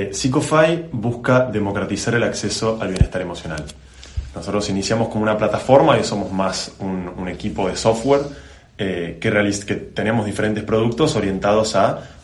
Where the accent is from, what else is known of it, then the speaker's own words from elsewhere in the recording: Argentina; accent: Argentine; also born or lived in Seville; yo estudié Ciencias Políticas en Argentina, como sí. Pueden escuchar por mi acento. Luego estudié Negocios en Sevilla, que es donde estuve viviendo el último tiempo.